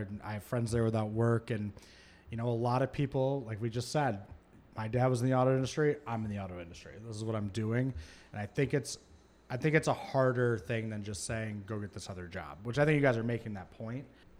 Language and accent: English; Michigan, United States; I mean, I grew up in Michigan. Our entire economy and everything in that state is buoyed